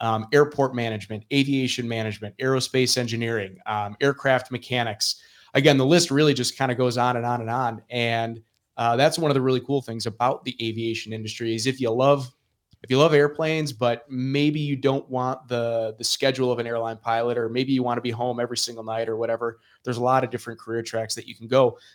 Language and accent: English; Wisconsin, United States; I'm born and raised in Wisconsin, but I went up there for school.